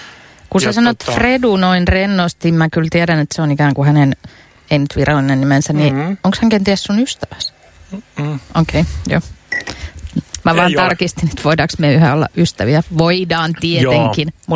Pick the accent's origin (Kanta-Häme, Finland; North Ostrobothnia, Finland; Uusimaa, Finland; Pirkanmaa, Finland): Kanta-Häme, Finland; Hämeenlinna; mä oon siis Hämeenlinnasta, mulle sähly ja salibändi on sama asia